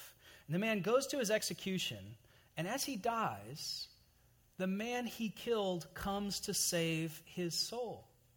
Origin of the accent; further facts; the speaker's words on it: Charlotte, North Carolina, United States; Charlotte, North Carolina is my home state, home largest city. I've lived there. A lot of my closest friends are there.